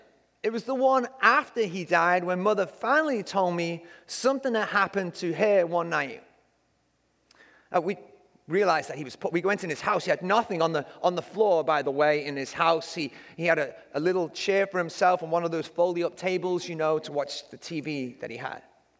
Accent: England, United Kingdom; I learned about generosity a long time ago when I was a teenager growing up in England.

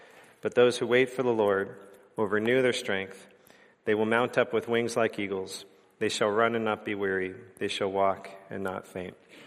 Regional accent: California, United States; also born or lived in Vancouver, Canada; I grew up in San Francisco area, just south of San Francisco, and I don't think I ever saw a bald eagle anywhere in sort of that part of California.

